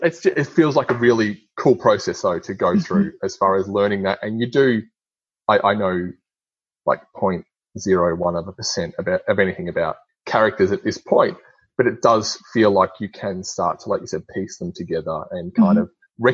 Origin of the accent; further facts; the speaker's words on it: Australia; first language English; being obviously Australian, we use British English for nearly everything, and we don't think that we have much of an accent or speak fast.